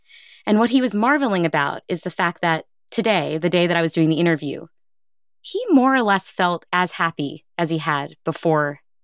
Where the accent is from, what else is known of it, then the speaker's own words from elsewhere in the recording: India; And I'm Indian. So turmeric is like one of my spices.